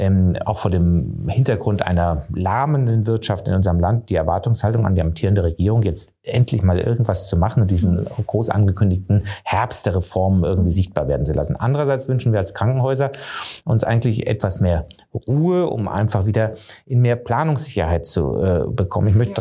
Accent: Bavaria, Germany; ich bin doch nur hier aus Oberfranken nach Niederbayern gekommen.

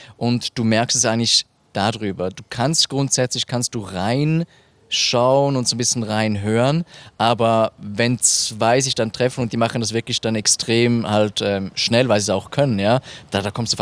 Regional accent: Thurgau, Switzerland; in meinem Heimatkanton, im schönen Kanton Thurgau

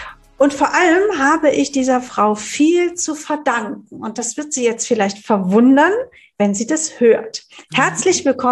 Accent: Cologne, North Rhine-Westphalia, Germany; Du hast eine Station in Köln gehabt, da möchte ich natürlich mehr drüber wissen als Kölnerin.

